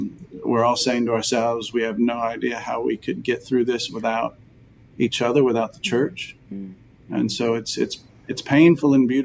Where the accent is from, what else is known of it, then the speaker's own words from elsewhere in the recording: Texas, United States; I am a proud Texan, you know, and it is, God bless me with being a Texan.